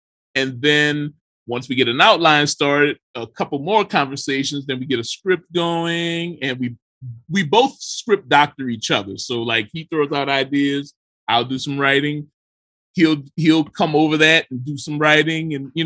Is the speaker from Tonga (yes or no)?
no; Louisiana, United States; We're both from Louisiana, and we met in a comic shop, the typical nerd love story.